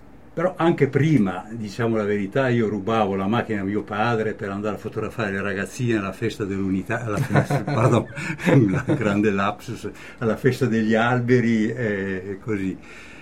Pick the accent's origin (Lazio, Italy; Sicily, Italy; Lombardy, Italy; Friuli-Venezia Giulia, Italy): Friuli-Venezia Giulia, Italy; moved away as an adult; also born or lived in Bruneck; Sono andato in Germania all'età di 19 anni, prima a Brunico, perché io sono friulano, ma ho abitato a Brunico tanto tempo.